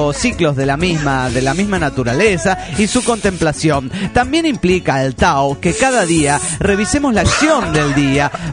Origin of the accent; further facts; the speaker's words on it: Caracas, Capital District, Venezuela; de Caracas, Venezuela.